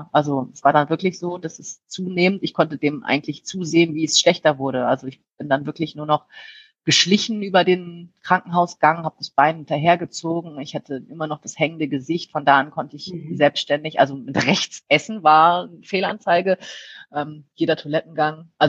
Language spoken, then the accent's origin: German; Rhineland, Germany; ich bin sehr offen und ich komme aus dem Rheinland und bin auch sehr flapsig